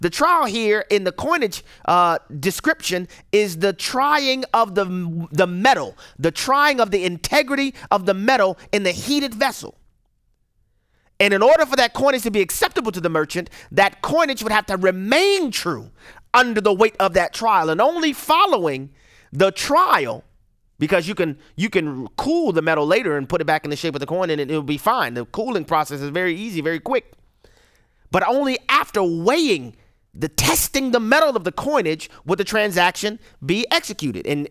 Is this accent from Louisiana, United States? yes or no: yes; Louisiana, United States; I had to take bar exams primarily because my home state, Louisiana, doesn't have reciprocity